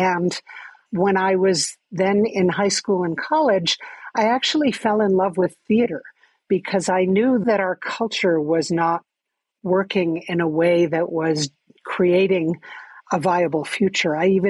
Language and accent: English; New York City, New York, United States; as a child, I grew up in New York City, but I was always a block and a half from Central Park.